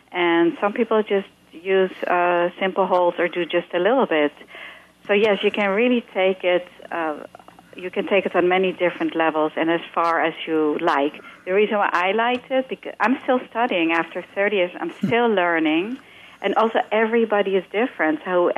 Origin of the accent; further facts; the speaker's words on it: Netherlands; English is a second language; moved away as an adult; now in United States; I came from Holland to, if you detect a small accent, to be a dancer